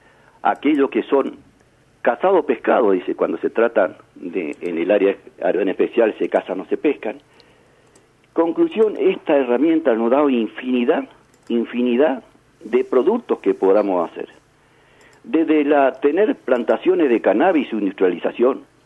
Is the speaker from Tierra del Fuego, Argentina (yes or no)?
yes; Tierra del Fuego, Argentina; yo soy fueguino acá